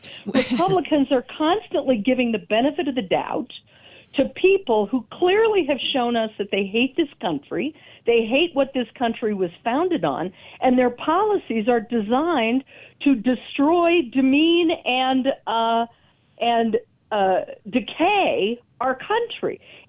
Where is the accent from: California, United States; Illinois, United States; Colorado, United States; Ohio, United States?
Colorado, United States; Denver; it breaks my heart to see what they're doing to my hometown